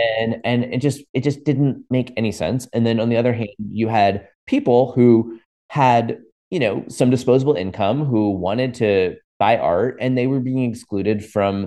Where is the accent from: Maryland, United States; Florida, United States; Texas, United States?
Florida, United States; So I come from a restaurant background, which I mentioned in growing up in Florida.